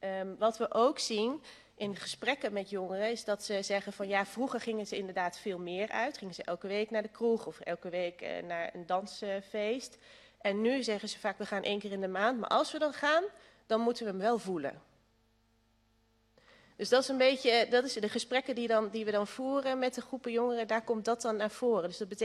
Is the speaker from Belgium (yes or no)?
no; Overijssel, Netherlands; want wij komen natuurlijk uit Twente. We weten ook wat er in onze cultuur zit. Alcohol is hier een groot onderdeel van de cultuur.